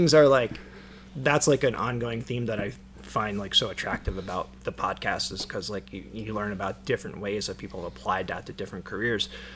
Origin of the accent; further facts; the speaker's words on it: New Jersey, United States; talking about where we're from, and I said I was from New Jersey